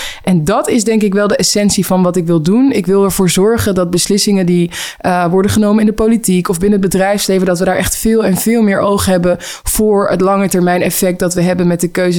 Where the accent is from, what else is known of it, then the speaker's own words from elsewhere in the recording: Helmond, North Brabant, Netherlands; accent: Brabant; Ik kom uit Helmond. Dat is in Zuidoost-Brabant. Uit Brabant, inderdaad. Ja. Ik had vroeger een Brabantse accent dan nu.